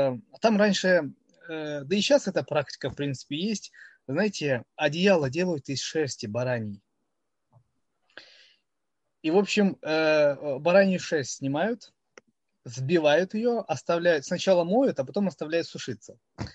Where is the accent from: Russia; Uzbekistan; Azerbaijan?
Azerbaijan; Ganja; я сам из Азербайджана. Город Гянджа. Раньше назывался Кировабад. Это вторая столица.